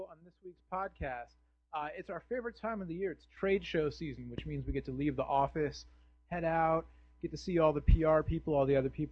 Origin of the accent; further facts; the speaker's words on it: East Coast, United States; I used to live in New York. I grew up on the East Coast.